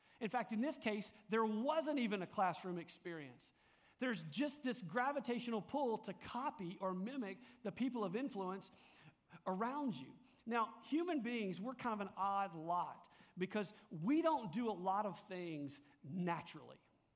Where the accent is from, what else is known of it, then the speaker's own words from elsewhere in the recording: Louisiana, United States; Because I'm like from Louisiana, and when I ask for a soft drink, what do I ask for? A Coke.